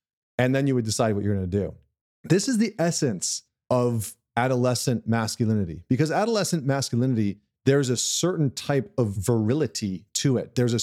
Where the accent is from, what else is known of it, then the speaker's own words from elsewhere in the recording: Alberta, Canada; I grew up in Central Alberta, which is like the bar fighting capital of the world.